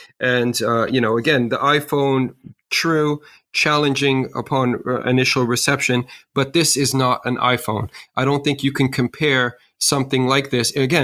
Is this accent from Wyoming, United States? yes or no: no; New York City, New York, United States; I grew up in New York City